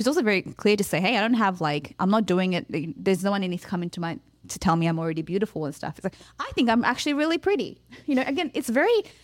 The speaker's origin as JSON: {"language": "English", "country": "Australia", "said": "We're Australian, we should know."}